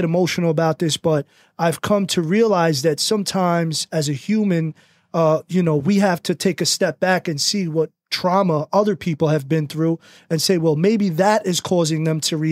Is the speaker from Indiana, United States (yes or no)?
no; Jersey City, New Jersey, United States; So I was born in Jersey City downtown, the old downtown Jersey City.